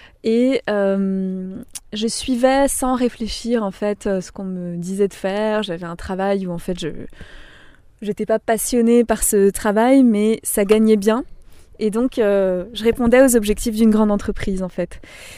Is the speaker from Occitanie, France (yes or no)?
no; Grand Est, France; marcher de la maison où j'ai grandi en fait en Alsace, sans trop savoir où ça me mènera